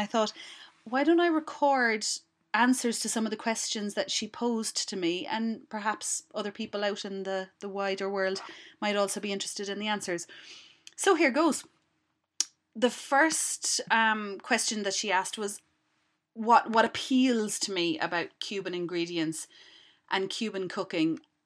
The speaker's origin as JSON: {"language": "English", "country": "Ireland", "said": "I'm Irish after all, and we know our potatoes, and we know how to grow potatoes."}